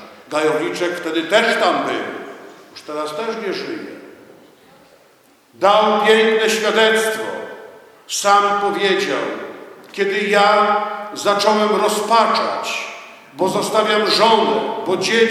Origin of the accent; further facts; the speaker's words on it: Owiesno, Lower Silesian Voivodeship, Poland; I wtedy właśnie moja wioska Owiesno została odłączona od parafii Ostroszowice